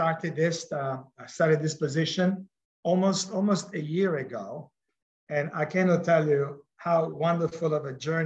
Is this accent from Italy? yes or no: yes; Capri, Campania, Italy; where are you from? I'm from Capri. Oh, Capri. I love Capri.